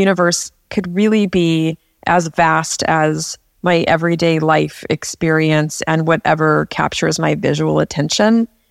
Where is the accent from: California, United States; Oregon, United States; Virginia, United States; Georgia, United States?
California, United States; I was born in Southern California, although I moved to Northern California as a young person